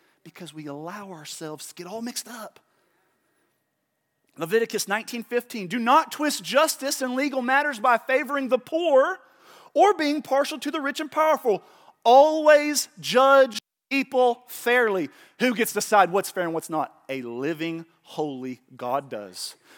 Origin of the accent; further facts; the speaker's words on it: Oklahoma, United States; I grew up in Oklahoma now. I know a lot of not great people living in trailer parks.